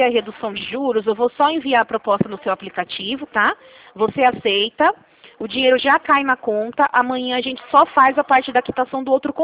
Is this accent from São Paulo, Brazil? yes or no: yes; Rio Claro, São Paulo, Brazil; eu sou aqui de Rio Claro mesmo